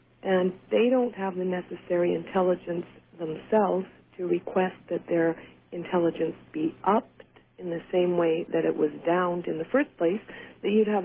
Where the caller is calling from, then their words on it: British Columbia, Canada; I'm in British Columbia.